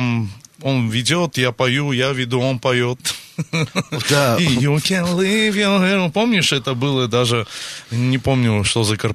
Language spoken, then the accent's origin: Russian; Yerevan, Armenia; Я из Еревана.